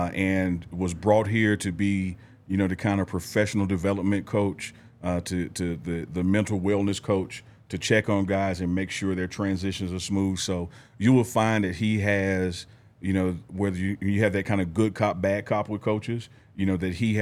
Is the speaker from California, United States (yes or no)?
no; Mississippi, United States; I am a brother from Mississippi.